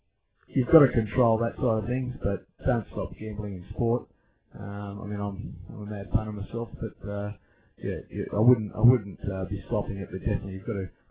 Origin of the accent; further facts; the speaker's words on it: Australia; Being an Aussie bloke, I've always loved cricket. I played it as a young bloke